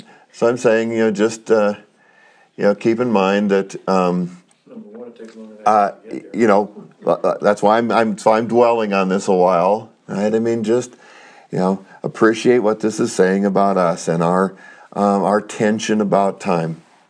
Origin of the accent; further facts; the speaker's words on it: Boulder, Colorado, United States; born there; I mean, I was born in Boulder, Colorado. I lived lots of places.